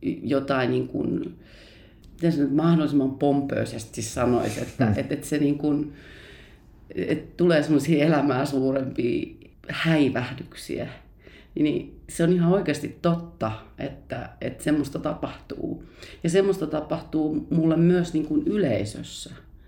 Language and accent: Finnish; Forssa, Kanta-Häme, Finland; ihan niitä ensimmäisiä muistoja liittyy sellaiseen seurojen talotyyppiseen taloon kotikaupungissani Forssassa